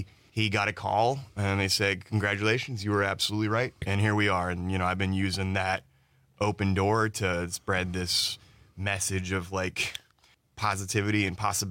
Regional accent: North Carolina, United States; all over my home state of North Carolina to New York and Los Angeles and Canada and a little bit of Europe.

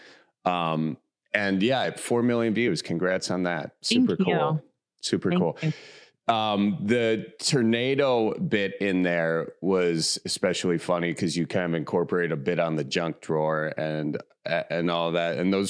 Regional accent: Midwest, United States; Cause I grew up in the Midwest. It was always, I appreciate it. Then I lived in South Carolina for a little bit.

